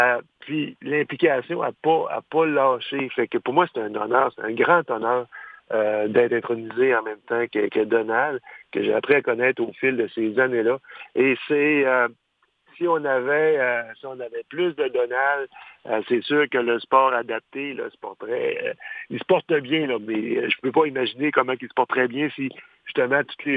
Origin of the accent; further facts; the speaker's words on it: Saguenay, Quebec, Canada; J'ai gravi dans les circuits régionaux chez moi au Saguenay.